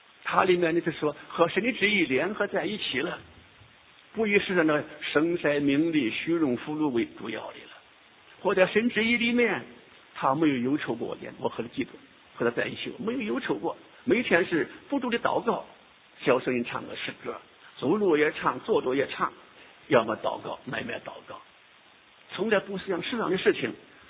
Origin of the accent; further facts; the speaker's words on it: China; 我们中国人都有很好的教训